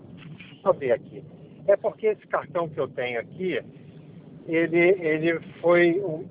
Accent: Rio de Janeiro, Brazil; Sou do Rio mesmo.

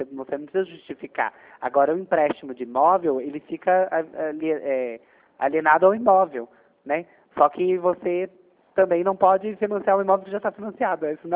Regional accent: Piracicaba, São Paulo, Brazil; Sou de Piracicaba.

